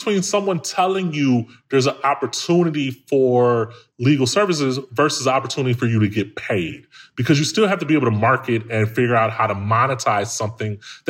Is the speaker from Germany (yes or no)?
no; Chicago, Illinois, United States; Dude, I'm from Chicago, man, like from the hood.